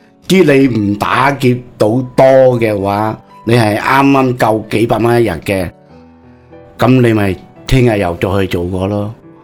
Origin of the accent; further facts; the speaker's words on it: Vietnam; now in Canada; 只要你我哋越南人团结起上嚟，喺监狱都可以找到一个叫做地位喺度